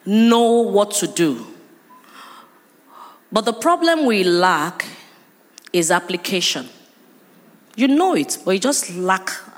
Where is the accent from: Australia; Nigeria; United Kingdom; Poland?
Nigeria; Fadeyi, Lagos; So, growing up in Fadeyi, instead of me feeling down, God just gave me a sanguine path to let go of all those stories.